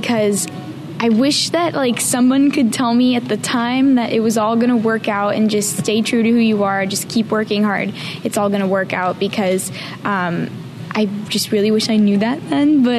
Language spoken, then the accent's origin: English; Massachusetts, United States; growing up, I was bullied because I'm from Massachusetts, and I've always loved country music